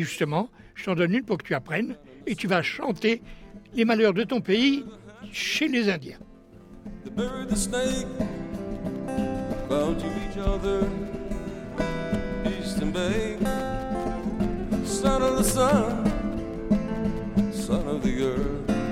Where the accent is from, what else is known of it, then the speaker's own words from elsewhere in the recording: Centre-Val de Loire, France; j'ai passé ma jeunesse dans un vieux prieuré, dans un village Sologno, qui, chose étrange pour un village du centre de la France, est entièrement cerné de remparts, avec trois portes de ville monumentales.